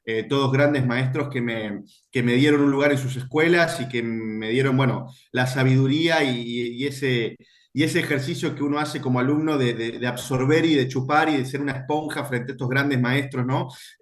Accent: Ramos Mejía, Buenos Aires Province, Argentina; moved away as an adult; now in Buenos Aires, Argentina; nací en Ramos Mejía, me crié en Ramos Mejía durante 21 años. Después, bueno, me vine a vivir acá a Capital Federal por cuestiones lógicas del oficio

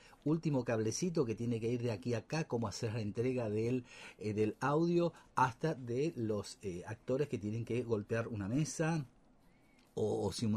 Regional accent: Curuzú Cuatiá, Corrientes, Argentina; born there; also born or lived in Buenos Aires; Yo me formé en Buenos Aires, tanto como locutor como actor. Y bueno, uno siempre el pago tira, ¿no es cierto? Soy nacido en Curuzú-Cuatiá. Estoy haciendo teatro en Curuzú. Hago radio también cuando puedo en Curuzú.

